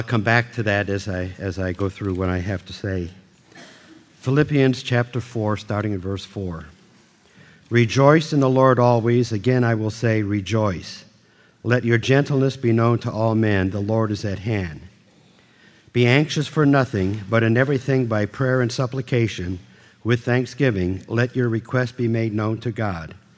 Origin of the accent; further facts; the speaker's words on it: Buffalo, New York, United States; born there; I was born in Buffalo, New York, in a Catholic family. It was a Ukrainian Catholic family, what we would call the Greek order.